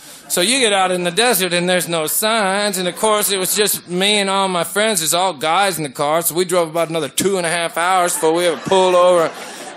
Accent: Oregon, United States; moved away as an adult; I come from Oregon. I probably told some of you that before. That's where I come from. And when I got out of school there by a thread, I got this ride down to Santa Rosa, California, and that didn't work out at all.

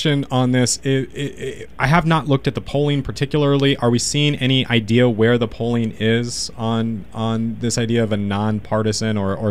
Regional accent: California, United States; I came from California.

